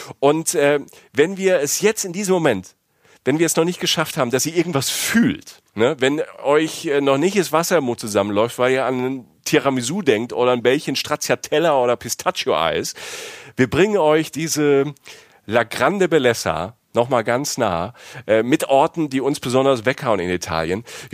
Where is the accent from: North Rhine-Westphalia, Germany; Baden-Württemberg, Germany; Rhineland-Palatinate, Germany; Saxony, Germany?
Rhineland-Palatinate, Germany; Ich komme ja aus der Südpfalz, ne? Da sieht es ja auch fast aus wie in der Toskana teilweise.